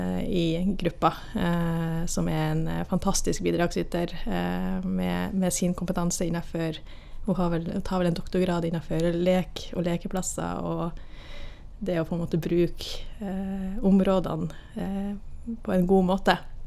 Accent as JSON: {"language": "Norwegian", "town": "Dønna", "region": "Nordland", "country": "Norway", "also_born_or_lived": "Oslo", "lives_now": "Kongsberg, Norway", "said": "Jeg er jo egentlig fra Helgeland på Dønna på Helgeland. Men jeg har bodd mange år i Oslo."}